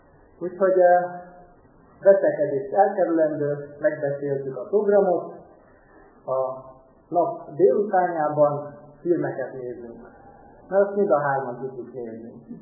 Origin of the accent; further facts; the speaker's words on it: Transylvania, Romania; De aztán elkerültünk a Kolozsvárra, ugye Erdély származású vagyok, és ott jártam a gimnáziumban, majd később az egyetemre is.